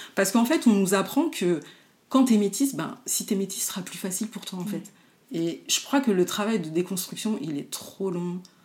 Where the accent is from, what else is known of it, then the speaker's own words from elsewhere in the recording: Trappes, Île-de-France, France; born there; je suis née à Trappes, dans les Yvelines, donc l'hiver, je connais comme toi